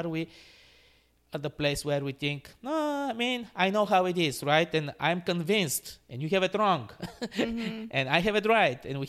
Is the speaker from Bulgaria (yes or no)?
yes; Bulgaria; English is a second language; moved away as an adult; also born or lived in Morocco; now in Canada; I was born and raised in Bulgaria. I lived for about 5 years in Morocco in my childhood. In my teens, they were back in Bulgaria.